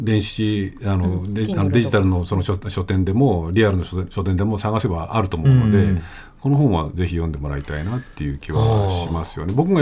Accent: Nagano, Japan; この長野県のね、僕の実家のすぐ近くの生まれなんですけれども

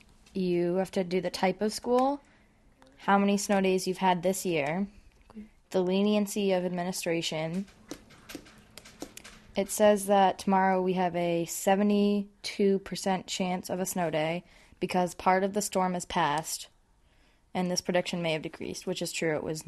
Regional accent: Shrewsbury, Massachusetts, United States; I'm 16 years old, and I'm from Shrewsbury.

